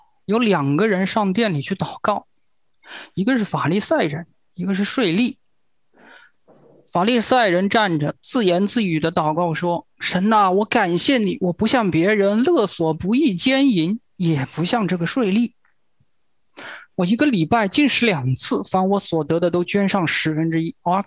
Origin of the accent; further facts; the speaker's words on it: China; 这个故事可能我们中国人都可能都耳熟能详。